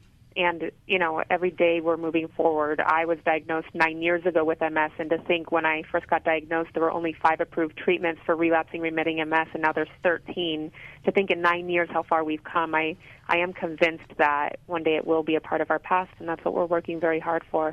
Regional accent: Colorado, United States; I'm from Colorado. For whatever reason, Colorado has one of the highest incidences in the United States

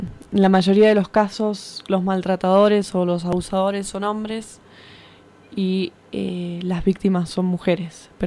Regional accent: Buenos Aires, Argentina; soy de Argentina, Buenos Aires. Estoy acá hace 6 años más o menos

